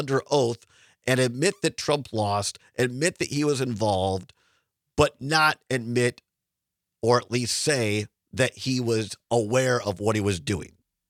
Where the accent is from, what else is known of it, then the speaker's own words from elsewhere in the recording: Richland Center, Wisconsin, United States; We are both from Richland Center in southwest Wisconsin.